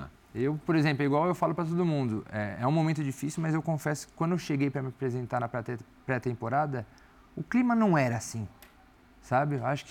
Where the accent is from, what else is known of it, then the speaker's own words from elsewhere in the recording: São Paulo, Brazil; sou de São Paulo, sabe? Minha família tá aqui